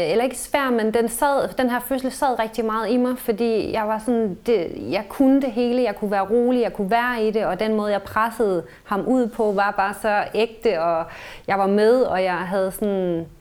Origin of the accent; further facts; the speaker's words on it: Kolding, Region of Southern Denmark, Denmark; så flyttede vi tilbage til Jylland, til Kolding, hvor jeg kommer fra